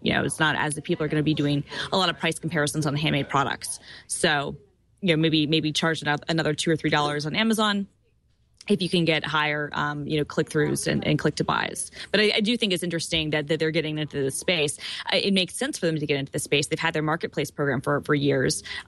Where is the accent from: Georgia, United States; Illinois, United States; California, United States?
Georgia, United States; Atlanta; I'm from Atlanta, so yay. Thanks, Terrence.